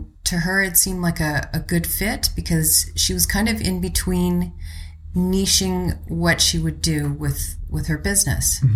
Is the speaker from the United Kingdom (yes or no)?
no; Victoria, British Columbia, Canada; I came from Victoria